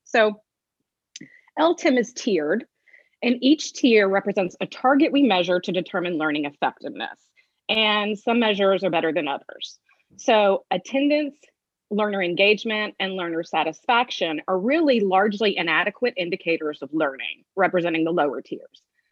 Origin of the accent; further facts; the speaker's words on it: Dallas, Texas, United States; I was born and raised in Dallas. I'm an only child.